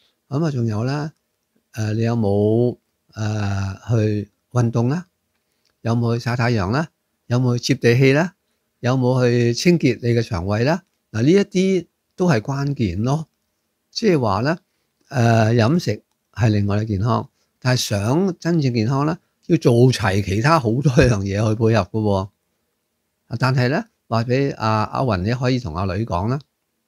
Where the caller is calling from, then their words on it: Singapore; 我来自新加坡，